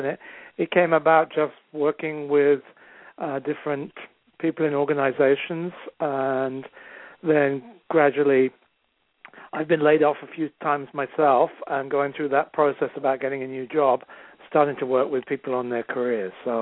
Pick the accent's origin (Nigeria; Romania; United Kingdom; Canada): United Kingdom; England; now in Los Angeles, United States; So I live in Los Angeles right now, and I'm from England originally. I've been in the States about 18 years.